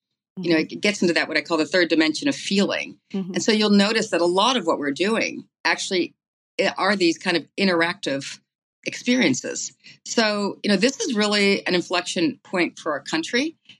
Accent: California, United States; growing up in the Bay Area, I was one of nine kids, and you know, our parks were our recreation.

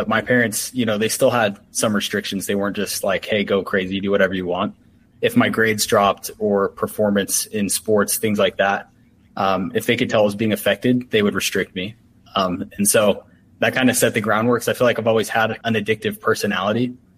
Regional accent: Utah, United States; because I'm from Utah. I'm Mormon. And so I went on a 2-year Mormon mission.

